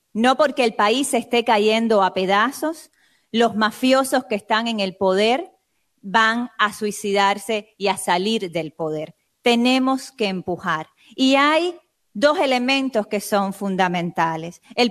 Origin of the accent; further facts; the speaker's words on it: Cuba; las familias en Cuba tienen acceso a la energía eléctrica unas horas al día. Hay ciudades enteras en mi país